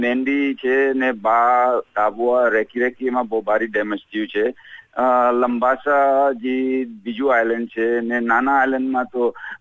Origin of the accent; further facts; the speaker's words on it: Fiji; હું ફિજીનો છું